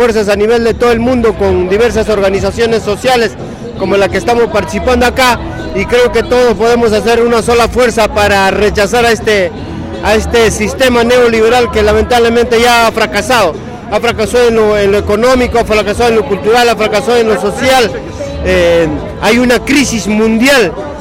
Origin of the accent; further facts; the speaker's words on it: Peru; Yo soy de Perú.